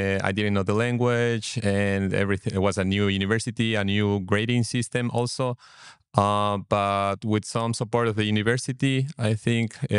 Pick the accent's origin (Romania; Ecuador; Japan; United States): Ecuador; I come from Ecuador and I'm also in the third semester of the program.